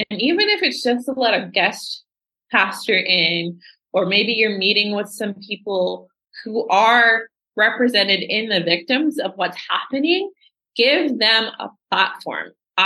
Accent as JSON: {"language": "English", "town": "Sanford", "region": "Florida", "country": "United States", "tie": "born or raised there", "said": "I grew up near Stanford, which is where George Zimmerman murdered Trayvon Martin."}